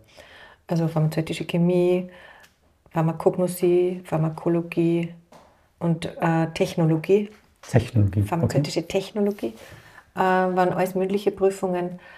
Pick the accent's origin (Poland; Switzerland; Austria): Austria; Tyrol; Meine Großeltern waren Bauern und meine Eltern sind beide Lehrer. Und ich bin in diesem familiären Nest am Bauernhof aufgewachsen in Tirol und habe eine sehr, sehr unbeschwerte, sehr schöne Kindheit in Tirol erlebt.